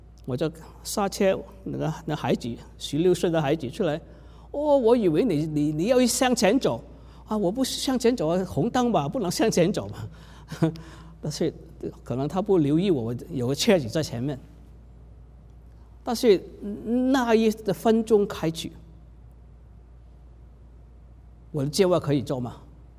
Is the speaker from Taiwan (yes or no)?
no; Hong Kong; 在我76年我和师母结婚的时候，我就带师母回香港，我要让师母看看我长大的地方是怎么样。